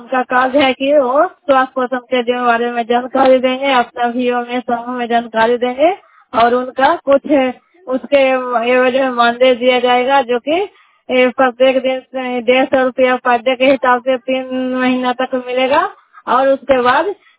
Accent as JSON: {"language": "Hindi", "town": "Nagarnausa", "region": "Bihar", "country": "India", "said": "मैं नगर नौसा ब्लॉक के रहने वाली हूँ"}